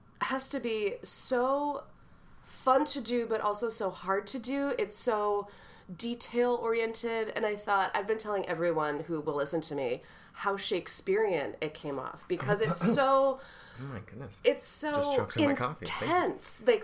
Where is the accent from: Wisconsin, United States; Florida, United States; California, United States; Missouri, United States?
Wisconsin, United States; I'm from Wisconsin. What do I know about barbecue?